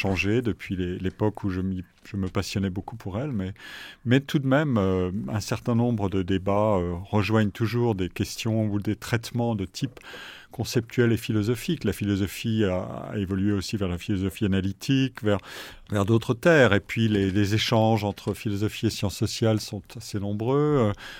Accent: Forbach, Grand Est, France; born there; Je suis lorrain d'origine. Mon père était lorrain et ma mère était alsacienne, mais c'est un nom lorrain. Je suis né dans une ville minière de l'est de la France, à la frontière allemande, Forbach, en Moselle

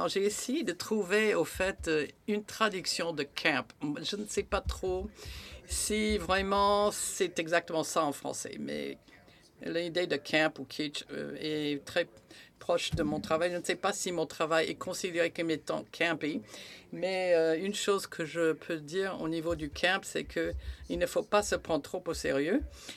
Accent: Florida, United States; grandi à Miami et je suis née en 1978, mais quand j'avais un an, on est parti en Floride. Et donc, la Floride du Nord, donc au milieu de nulle part.

